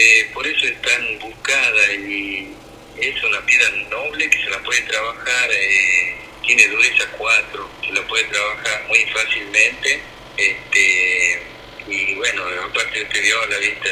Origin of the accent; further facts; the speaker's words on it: Andalgalá, Catamarca, Argentina; also born or lived in Buenos Aires; Trabajé mucho tiempo en Buenos Aires y después me vine a poner mi taller acá en Andagala, de donde soy, porque yo soy de acá.